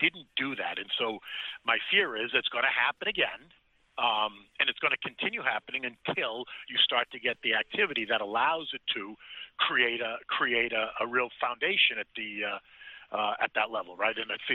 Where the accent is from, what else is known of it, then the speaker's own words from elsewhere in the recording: Boston, Massachusetts, United States; now in New York, United States; Italian, well, really a Bostonian, but yeah, I've been in New York for 38 years, so so you could say I'm a New Yorker.